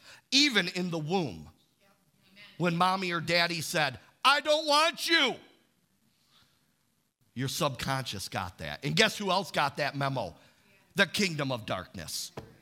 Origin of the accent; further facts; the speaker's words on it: Imlay City, Michigan, United States; I grew up in Imlay City. I was at the Imlay City Fair with my mom.